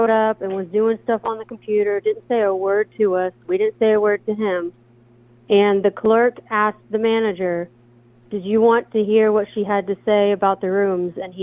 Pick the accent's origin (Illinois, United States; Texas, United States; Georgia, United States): Georgia, United States; You know, because we're from Georgia, we're out of state, and we were there to visit family for the holiday.